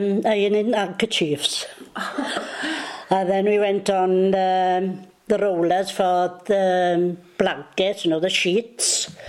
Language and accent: English; Wales, United Kingdom; born there; I was born in Bryn Amlwg.